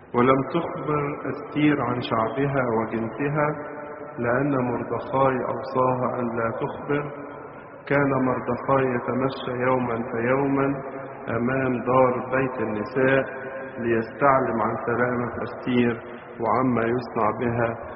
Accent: Egypt; الذي يحتل مكانة كبيرة في وجداننا كمصريين، وأجدادنا اللي حفروا القناة

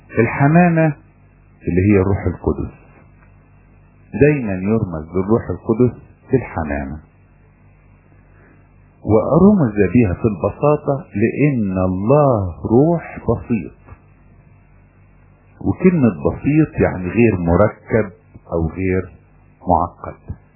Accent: Upper Egypt, Egypt; عندنا في الصعيد

